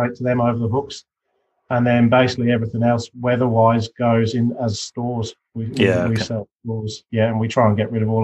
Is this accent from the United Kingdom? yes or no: yes; Hereford, West Midlands, United Kingdom; growing up in Hereford, going to Radnor, and then this, it's huge